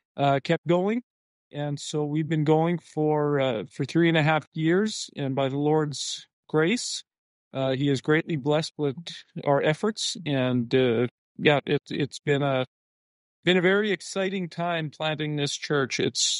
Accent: Manitoba, Canada; I grew up in southeastern Manitoba. Is a very heavily populated by Mennonites. So I come from Low German Mennonites that moved to Canada from Russia in the late 1800s.

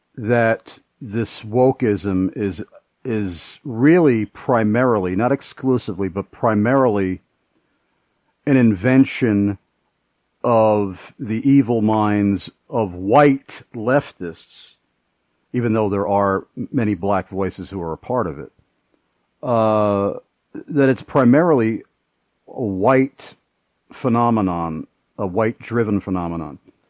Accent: New York, United States; that's what I've witnessed in growing up in New York.

